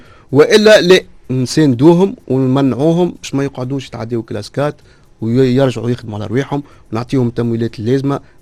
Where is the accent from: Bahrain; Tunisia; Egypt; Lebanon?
Tunisia; اليوم عندنا في تونس 23 بنك مقيم